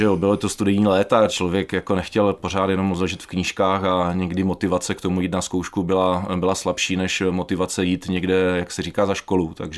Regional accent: Ostrava, Moravian-Silesian Region, Czechia; jezdil jsem na Slezskou, na gymnázium Hladnov, takže já jsem původem z centra Ostravy, takže jsem jezdil trolejbusem na Bazaly nahoru, tam jsem strávil krásných 7 let na gymnáziu

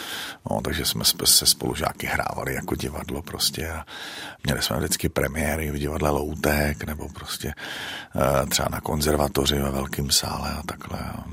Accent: Moravian-Silesian Region, Czechia; accent: Ostrava; stačí, když mi po telefonu zavolá táta, to se přehodí jak šalterpak a okamžitě mluvím ostravsky

